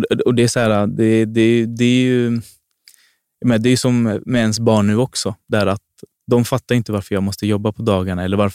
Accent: Fittja, Stockholm County, Sweden; Men jag är född och uppväxt i Fittja. Det är en helt annan erfarenhet.

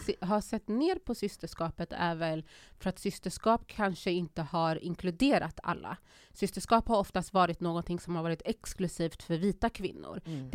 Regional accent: Sweden; Så för mig är Sverige mer eller mindre det enda jag har känt till. Mm. Även om jag inte 100% ser mig som svensk. Eller jo, så här. Jag är svensk, men jag är också gambian.

